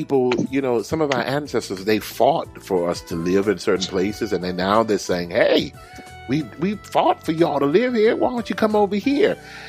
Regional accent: Houston, Texas, United States; Let me go back to my hometown of Houston, Texas

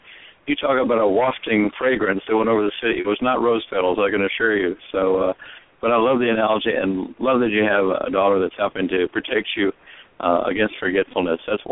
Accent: East Coast, United States; In the major city I grew up in on the East Coast

